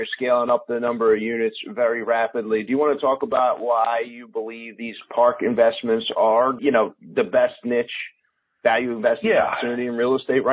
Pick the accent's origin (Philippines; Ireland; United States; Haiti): United States; Philadelphia, Pennsylvania; now in Chicago, United States; I am recording here live from Philadelphia, which was my hometown. A lot of my listeners know I moved to Chicago so I can hang out with my daughter all the time where she lives.